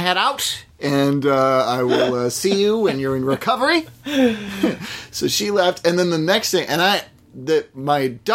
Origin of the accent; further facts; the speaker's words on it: Sherborn, Massachusetts, United States; I grew up in Massachusetts.